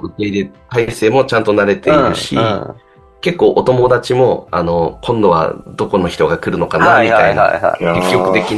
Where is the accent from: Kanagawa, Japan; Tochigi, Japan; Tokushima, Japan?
Tochigi, Japan; now in Tokyo, Japan; 栃木出身なので、田舎でまあ育って、で、都内に出てきてるんですけど